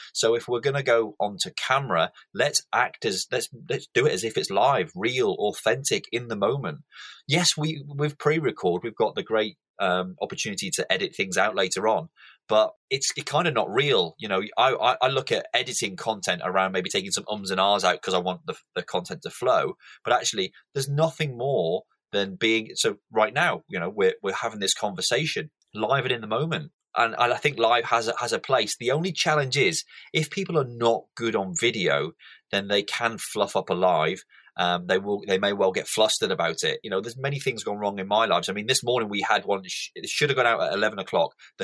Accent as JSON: {"language": "English", "region": "Northwest", "country": "United States", "said": "I am a guy from the Northwest, however, living in the South at the moment."}